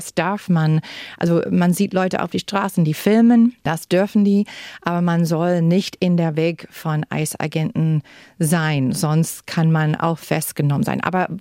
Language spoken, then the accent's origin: German; United States; German is a second language; moved away as an adult; now in Germany; als Amerikanerin, der hier in Deutschland ist und beobachtet von fern.